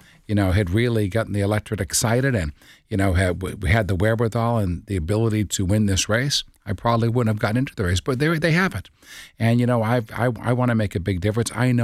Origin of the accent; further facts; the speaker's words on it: Massachusetts, United States; I mean, I grew up in Massachusetts, middle class. We were very comfortable.